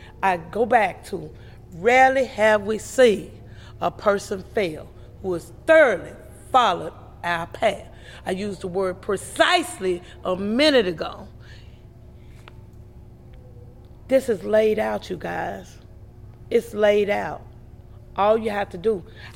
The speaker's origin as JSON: {"language": "English", "region": "Arkansas", "country": "United States", "said": "I was from Arkansas, but I was in Memphis, and Memphis set it out for us."}